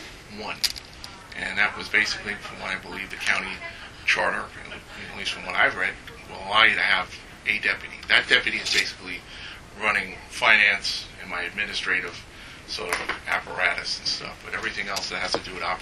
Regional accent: Bronx, New York, United States; also born or lived in Yonkers, United States; Well, actually, I grew up in the Bronx, but I actually lived for a little while in Westchester. I lived in Yonkers, 530 Riverdale Avenue.

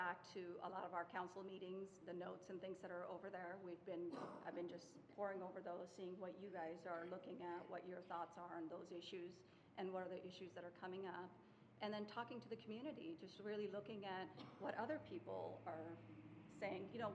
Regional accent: Woodburn, Oregon, United States; also born or lived in India; I grew up in Woodburn, but I was born in India, so I'm adopted

